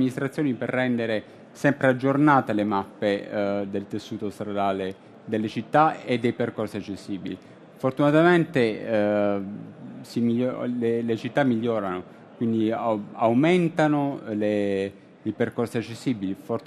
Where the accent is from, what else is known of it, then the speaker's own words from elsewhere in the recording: Bari, Apulia, Italy; io sono di Bari